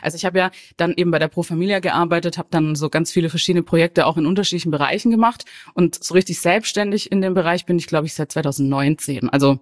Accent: Baden-Württemberg, Germany; Ich bin ja auch im Schwäbischen aufgewachsen.

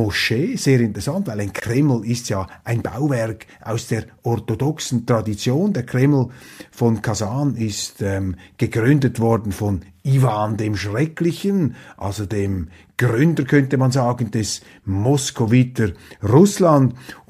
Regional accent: Switzerland; Und mir fehlt natürlich als Schweizer Kleinstaatler die Begrifflichkeit

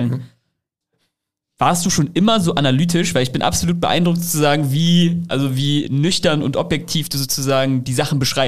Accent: Leverkusen, North Rhine-Westphalia, Germany; Ich liebe Leverkusen. Meine Heimat.

